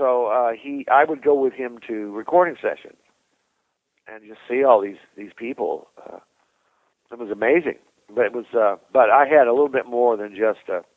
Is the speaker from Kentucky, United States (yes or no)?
yes; Kentucky, United States; But we were Northern New York Yankees, my parents and I. And we moved into this little town in the middle of the Bible Belt in the Jim Crow South.